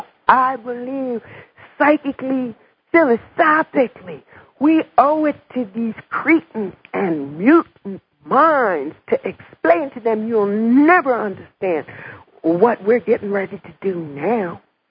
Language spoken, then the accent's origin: English; New Jersey, United States; it encompassed Esso, which is my home state, New Jersey.